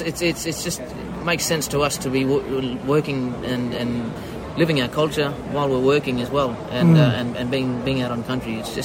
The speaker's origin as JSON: {"language": "English", "town": "Broome", "region": "Western Australia", "country": "Australia", "said": "I'm from Broome, WA, Northwest there. Our people there, Yarra Yugan people. We got links right back to, through around that area in the Dampier Peninsula."}